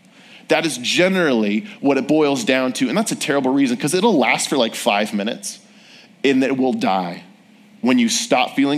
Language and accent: English; California, United States; or it's super rainy outside and I'm from California and I don't want to go outside